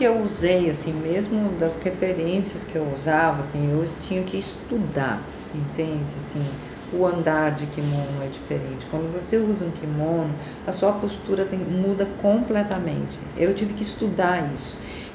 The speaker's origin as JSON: {"language": "Portuguese", "country": "Brazil", "said": "Assim, a minha vida como brasileira sempre foi, né?"}